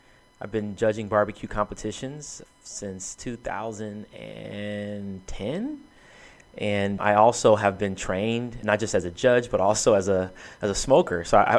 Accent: Compton, California, United States; now in Long Beach, United States; So I'm born and raised in Compton. I live in Long Beach, which is adjacent to Compton.

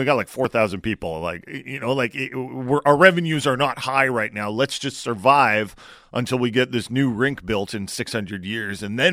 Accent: Utah, United States; I want to do something cool for Utah. I want to do something cool for my home state.

